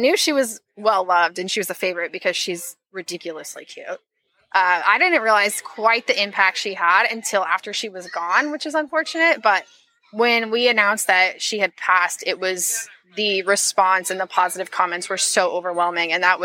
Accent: Seattle, Washington, United States; Carson's cute, too. I'm from Seattle, so.

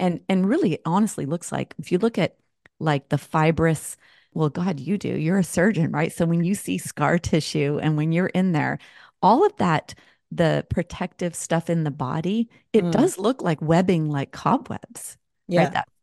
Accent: United States; my parents are Scottish. I was born and raised in America, but I'm actually 100% Scottish.

